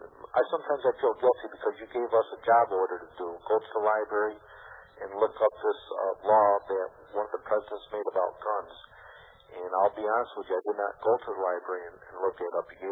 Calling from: New York, United States; I'm calling from New York.

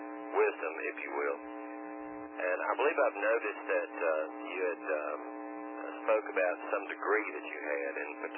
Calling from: Tennessee, United States; Yes, I'm calling from Tennessee.

